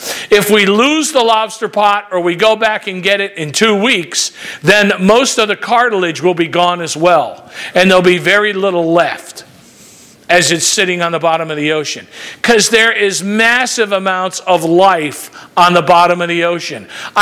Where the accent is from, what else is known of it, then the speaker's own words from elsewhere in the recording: Cuttyhunk Island, Massachusetts, United States; I grew up on Cutty Hunk Island off the coast of Massachusetts near Martha's Vineyard in a family of fishermen.